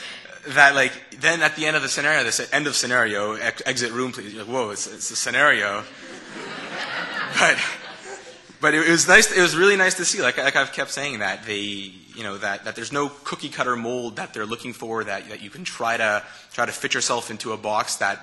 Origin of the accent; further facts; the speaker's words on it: Montreal, Quebec, Canada; I'm from Montreal. I'm an Anglophone. I grew up here